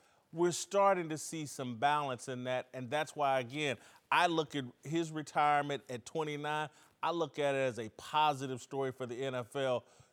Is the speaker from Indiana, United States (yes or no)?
yes; Indianapolis, Indiana, United States; That's personal with me. I'm from Indianapolis.